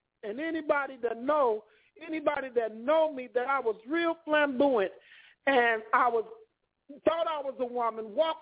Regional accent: Chicago, Illinois, United States; I was born in Cabrini. I was brought up in Cabrini Green. I was born, I think it was Illinois Masonic Hospital.

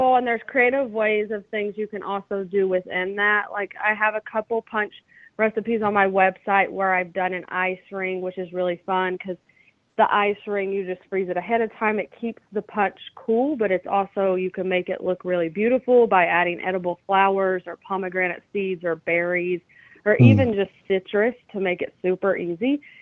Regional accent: North Carolina, United States; I'm from North Carolina, so I do have a lot of bourbon cocktails because I've been drinking that for a long time.

